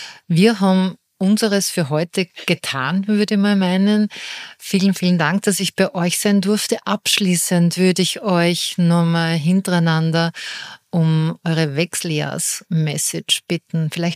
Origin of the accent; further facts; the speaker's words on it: Austria; Also bei uns in Österreich ist es ja ähnlich mit der Pensionsfürsorge